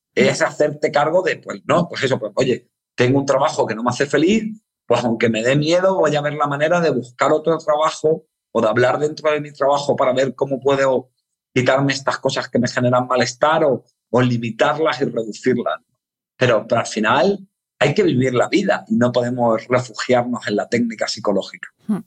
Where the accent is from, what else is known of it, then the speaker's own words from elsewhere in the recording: Granada, Andalusia, Spain; Bueno, eso lo digo yo que soy de Granada